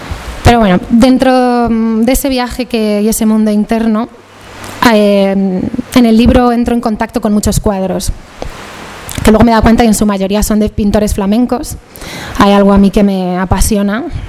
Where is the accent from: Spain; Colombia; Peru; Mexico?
Spain; somos jóvenes españoles con mucha formación, con idiomas, con muchas capacidades